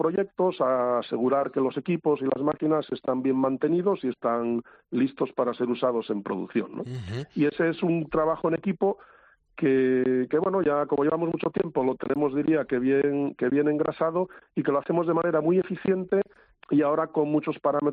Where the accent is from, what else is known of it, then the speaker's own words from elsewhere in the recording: Asturias, Spain; Hombre, pues ya te digo yo que yo soy asturiano y que vendo Asturias y su gastronomía